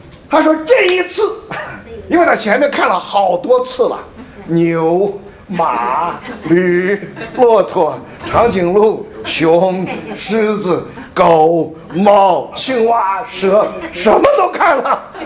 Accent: China; 我们中国人有一句话

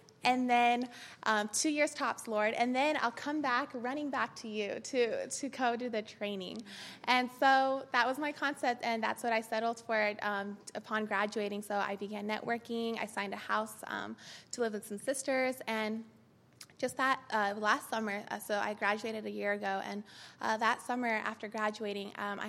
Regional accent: Cerritos, California, United States; also born or lived in Philadelphia; I'm from Philadelphia. I grew up in Southern California in Cerritos, and during my college years, I came across the country to attend college in Philly

